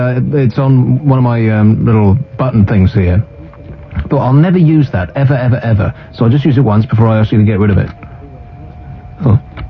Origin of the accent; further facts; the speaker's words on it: London, United Kingdom; born there; also born or lived in Kent / Swindon / Chelmsford; No, I was born in London and then I moved all over everywhere. Here, there and everywhere, baby. In Kent, Swindon, Chelmsford, where else?